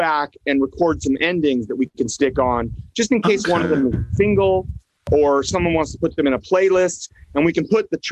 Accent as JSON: {"language": "English", "town": "Berkeley", "region": "California", "country": "United States", "tie": "born or raised there", "also_born_or_lived": "Oakland", "said": "And then we ended up in Northern California in Oakland and Berkeley right before I turned 10. I grew up mostly on the West Coast after that in Berkeley."}